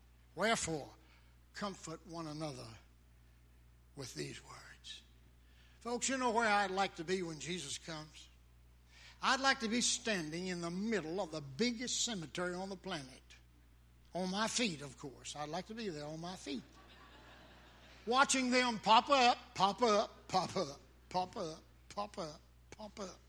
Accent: Danville, Virginia, United States; I go to yonder cemetery in my hometown, Danville, Virginia.

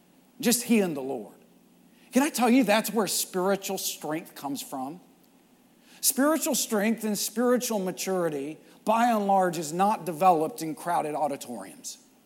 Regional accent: Texas, United States; Growing up in West Texas, I always used to fantasize about growing up in the old West.

